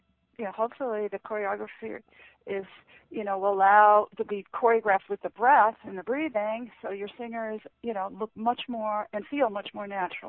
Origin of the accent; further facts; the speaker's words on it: Connecticut, United States; moved away as an adult; now in Virginia, United States; So since I moved here to Virginia in the last 10 years, I stopped teaching. But mm-hmm. in my home state of Connecticut, I taught creative dance for many years and modern dance.